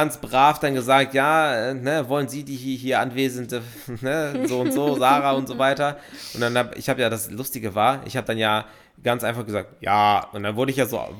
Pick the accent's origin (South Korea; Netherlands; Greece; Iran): Greece; Weil es natürlich irgendwie meine Heimat gewesen ist und ich hatte meine Verwandten, die ich ja auch nur einmal im Jahr sehe, die waren da, meine Oma, Tanten, Onkels, Cousinen, Cousins, ne? Also das, ne, wie das halt so im Griechischen ist.